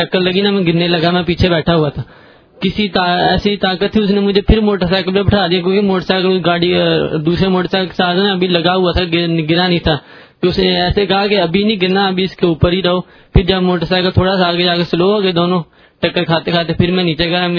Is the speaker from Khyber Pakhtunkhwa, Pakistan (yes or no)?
no; Faisalabad, Punjab, Pakistan; میں فیصل آباد سے آیا۔